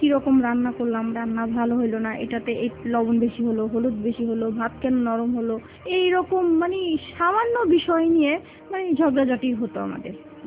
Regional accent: Dhaka, Dhaka Division, Bangladesh; যেহেতু ঢাকায় বড় হয়েছি

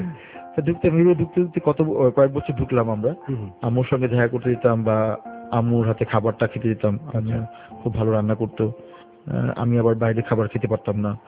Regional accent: Dhaka, Dhaka Division, Bangladesh; যেহেতু আমি ঢাকার স্থানীয় ছেলে।

